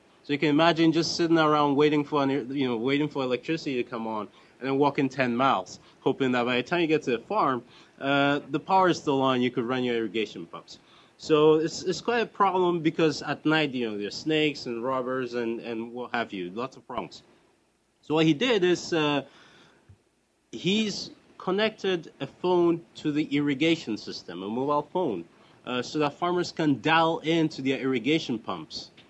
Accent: Ghana; I'm from Ghana, and ever since I was a child, you have to go to the post office to check to see if you have mail.

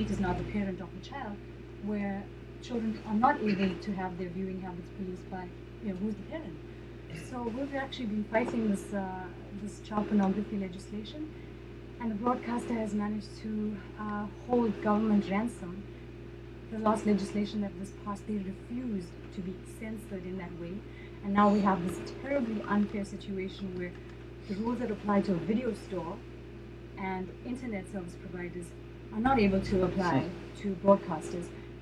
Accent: South Africa; I'm from South Africa

